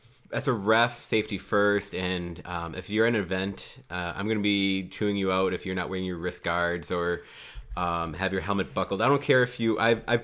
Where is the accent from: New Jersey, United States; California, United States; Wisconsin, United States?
Wisconsin, United States; Fox Cities; I'm originally from Fox City Foxes, now Fox City's Roller Derby in Northeast Wisconsin.